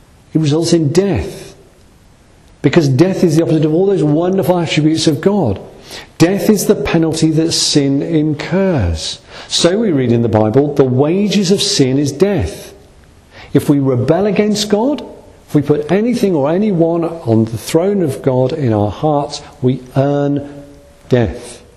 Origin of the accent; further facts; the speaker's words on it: Liverpool, North West England, United Kingdom; born there; I was born in Liverpool, so I can't help it, it's just there genetically in anyone that's born in Liverpool.